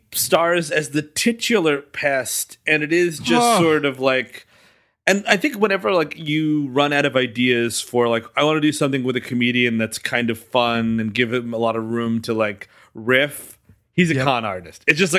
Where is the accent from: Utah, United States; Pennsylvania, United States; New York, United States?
New York, United States; growing up in New York, you'd always find Asian people who would sound a little something like this.